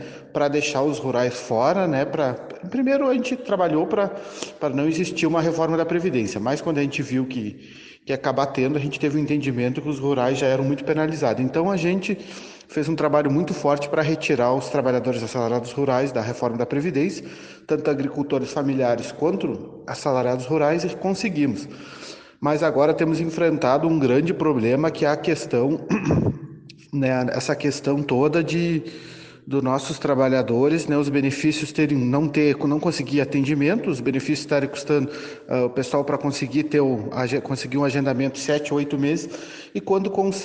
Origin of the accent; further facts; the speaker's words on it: Arroio Grande, Rio Grande do Sul, Brazil; sou do Rio Grande do Sul, né, mais especificamente da região sul do nosso estado, do município de Arroio Grande, assalariado rural do setor do arroz